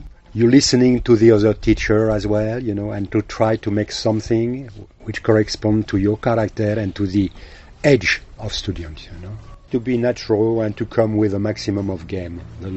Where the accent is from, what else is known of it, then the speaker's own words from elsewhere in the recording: France; moved away; also born or lived in Southeast Asia; and I'm from France. But I'm not living in France.